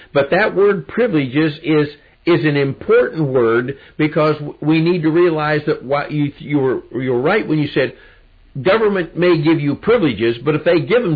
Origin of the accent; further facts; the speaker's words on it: the North, United States; born there; now in Arkansas, United States; I was born in the North, and if I've heard one time, not recently, believe it or not recently, but when I came to Arkansas